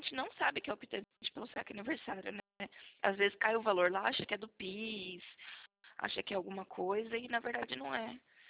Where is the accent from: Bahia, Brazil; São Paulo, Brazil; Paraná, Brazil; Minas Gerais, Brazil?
São Paulo, Brazil; São Carlos; São Carlos, interior de São Paulo.